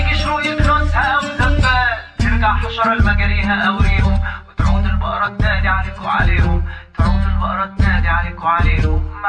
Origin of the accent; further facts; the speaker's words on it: Palestine; Arabic is a second language; ده وانا ليه بتكلم مصري وانا فلسطيني؟